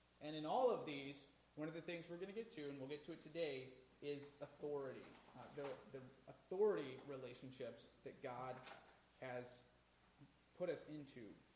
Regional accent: United States; And if there's one thing I've learned about Americans in all of my life as an American, it's that we don't like authority.

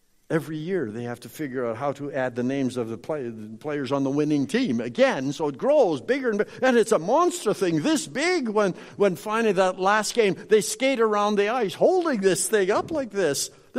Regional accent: Canada; also born or lived in Minnesota, United States; now in United States; I'm Canadian.

